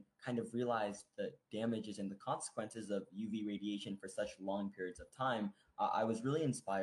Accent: Ethiopia; really growing up in Ethiopia. I was born in Ethiopia and I saw so many people that were working really long hours under the hot sun.

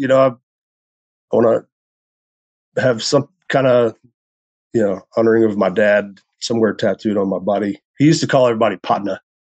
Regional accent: Alexandria, Louisiana, United States; It's only 45 minutes from where I grew up in Alexandria.

